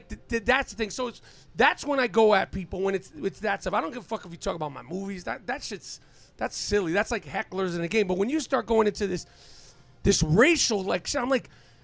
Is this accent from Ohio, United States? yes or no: no; New York City, New York, United States; Like, I grew up in New York City. I grew up around black, Spanish, Chinese, whatever.